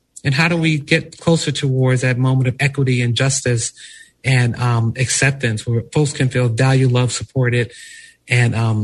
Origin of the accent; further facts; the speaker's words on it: Philadelphia, Pennsylvania, United States; You know, growing up in North Philadelphia, which is a very rough part of the city at that time, a beautiful, wonderful part of the city